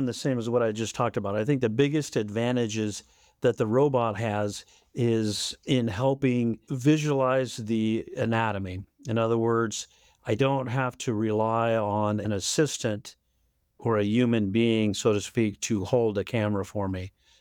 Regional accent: Colorado, United States; moved away as an adult; also born or lived in Texas / Michigan / Indianapolis, United States; now in Rochester, United States; Well, I grew up in Colorado, and then from there I went to medical school in Texas.

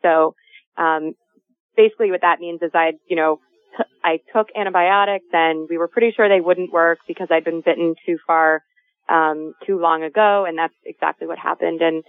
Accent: New York City, New York, United States; I grew up in New York City, but my family had a beach cottage in Lyme, Connecticut.

